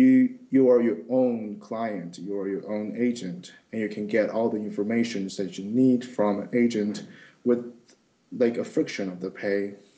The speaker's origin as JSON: {"language": "English", "region": "Beijing", "country": "China", "moved": "as an adult", "lives_now": "New York, United States", "said": "I'm from China, north part of China, around Beijing area. I came to New York for my bachelor, for my graduate degree in public relations and corporate communications."}